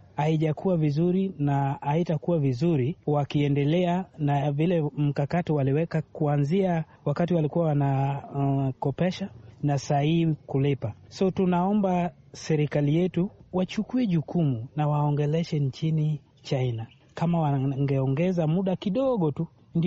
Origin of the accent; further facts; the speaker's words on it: Homa Bay, Homa Bay County, Kenya; Kama Mkenya naweza sema tumeona faida, kwa sababu sasa kuna barabara. Ukienda huko kwetu Homa Bay kuna mabarabara zimetengenezwa.